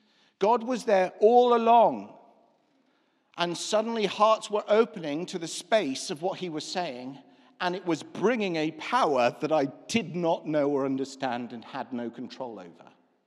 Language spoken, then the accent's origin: English; England, United Kingdom; now in Scotland; I would just talk to people as they walked past as an Englishman in the independent city of Scotland and just welcome anybody that would come in the building.